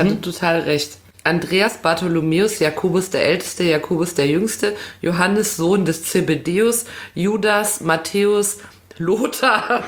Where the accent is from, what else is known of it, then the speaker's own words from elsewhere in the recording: North Rhine-Westphalia, Germany; born there; ich komme ja gebürtig aus dem Ruhrgebiet, und da war Foot immer der Hintern.